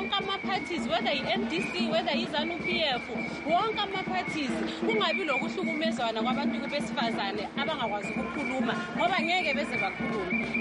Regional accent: Zimbabwe; now in United Kingdom; We are here in UK. We are suffering through rape and all other domestic violence. And also back home in Zimbabwe, lapho siya khona.

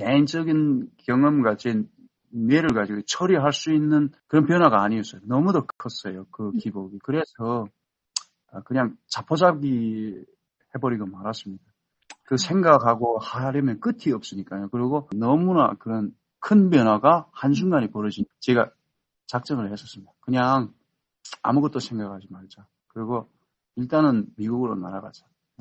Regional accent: North Korea; moved away as an adult; now in United States; 시애틀 근교에 살고 있는 탈북민입니다.

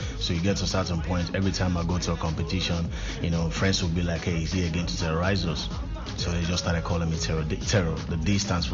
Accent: Yele, Northern Province, Sierra Leone; also born or lived in Freetown / Australia; I was born in Yele Tonko Lili District, grew up there, did my primary school there, and I came to Freetown.

